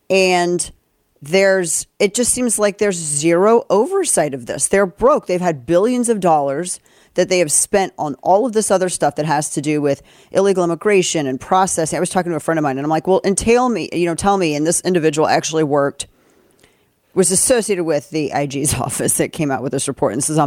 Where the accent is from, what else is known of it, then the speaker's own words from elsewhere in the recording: Missouri, United States; And I come from Southern Missouri, so you know I'm like indicting myself in this partially